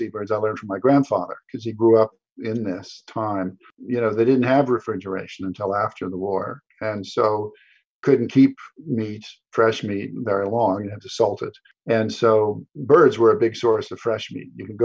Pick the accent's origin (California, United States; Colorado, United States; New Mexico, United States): New Mexico, United States; born there; And I was born in New Mexico.